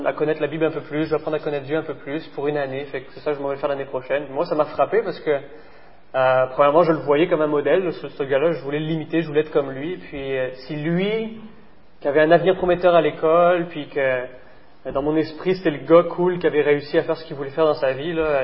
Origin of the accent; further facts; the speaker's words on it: France; born there; j'ai 29 ans … je suis né en France, dans une famille chrétienne